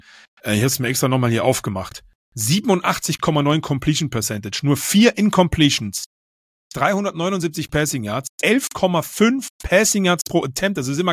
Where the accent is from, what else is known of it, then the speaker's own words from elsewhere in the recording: Berlin, Germany; es gibt einen Verein bei mir in der Heimat, eigentlich Berlin, wo ich aufgewachsen bin.